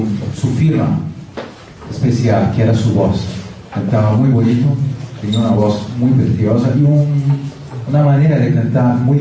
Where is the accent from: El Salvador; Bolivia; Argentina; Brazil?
Brazil; Spanish is a second language; yo que soy un brasileño que siempre rompe los padrones